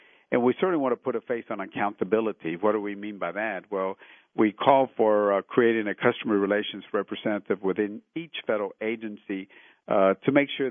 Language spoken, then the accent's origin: English; Laredo, Texas, United States; who is working on a international bridge, let's say Laredo, Texas, which is my hometown